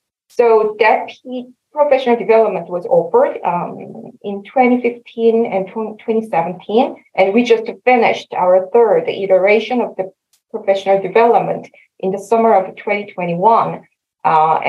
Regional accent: Seoul, South Korea; English is a second language; I was born and raised in Seoul, Korea. I also went to K-12 school in South Korea.

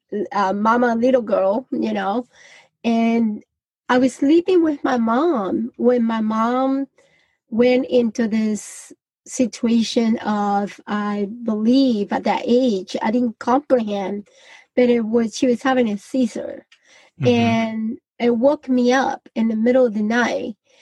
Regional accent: Colombia; I'm from Colombia, South America, and I'm very proud of that.

